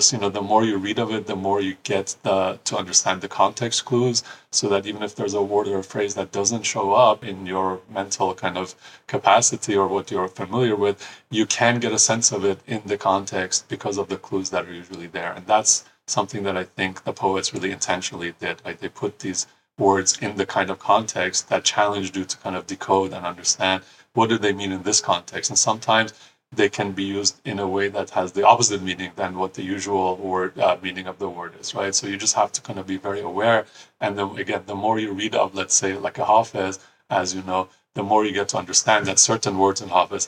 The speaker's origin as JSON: {"language": "English", "country": "Iran", "tie": "born or raised there", "said": "I remember when we were growing up in Iran, in the school books, they would have some of these kind of stories just for us to read and get exposed to."}